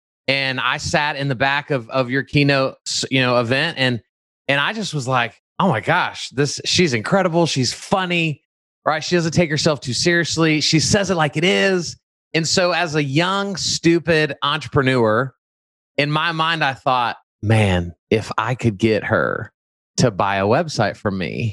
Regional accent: Texas, United States; So I'm from Dallas-Fort Worth. So we live in Dallas-Fort Worth.

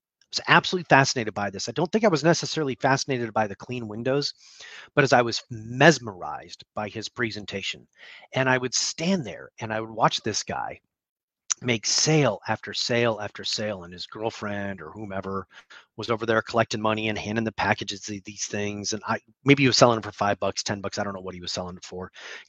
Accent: Mount Prospect, Illinois, United States; Elmhurst Avenue, which is where we grew up in Mount Prospect.

